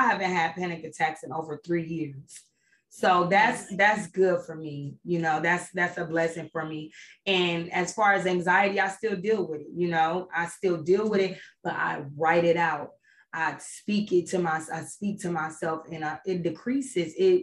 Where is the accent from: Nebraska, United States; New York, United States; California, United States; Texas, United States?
Nebraska, United States; now in Georgia, United States; So I'm in Georgia by myself. I'm originally from Nebraska.